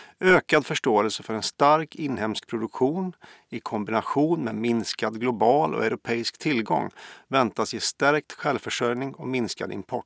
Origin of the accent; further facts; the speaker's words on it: Karlstad, Värmland, Sweden; Jag kommer från Hammare utanför Karlstad